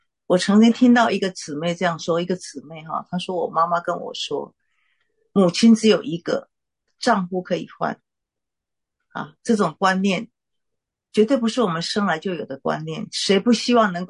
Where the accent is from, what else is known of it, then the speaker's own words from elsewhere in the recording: Taiwan; 而且我是台湾人，怎么会从美国？